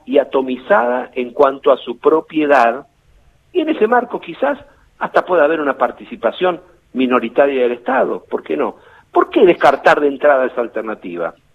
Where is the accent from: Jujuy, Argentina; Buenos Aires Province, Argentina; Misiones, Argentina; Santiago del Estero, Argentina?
Buenos Aires Province, Argentina; Tandil; como lo expresé hoy en mi ciudad natal, en Tandil, esta mañana